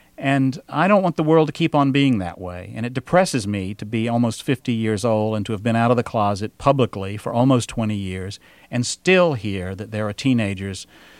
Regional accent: Raleigh, North Carolina, United States; Yeah, Raleigh's my hometown, and Terry and I marched in Raleigh's first Gay Pride parade about 4 years ago.

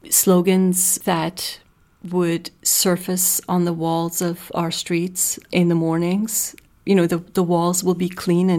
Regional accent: Tehran, Tehran Province, Iran; here I was, a Jewish person growing up in Tehran

